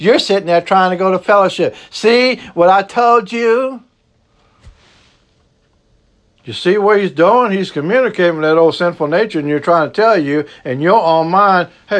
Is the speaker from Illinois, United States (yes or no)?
no; Louisiana, United States; accent: Cajun; I know some people make fun of my accent. I'm an old Cajun boy down south.